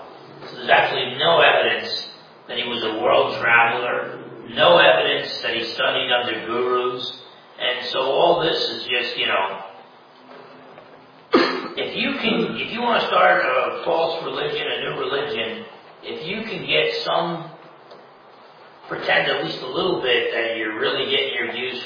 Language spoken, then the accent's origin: English; Newark, New Jersey, United States; I was born in Newark, I went to high school in Newark, N-E-W-A-R-K, some people say Newark, or whatever